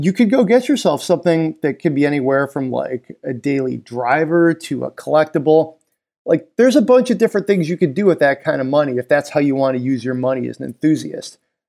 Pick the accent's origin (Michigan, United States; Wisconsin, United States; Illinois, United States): Michigan, United States; like, Broncos were not a rare item for me growing up in Michigan, you know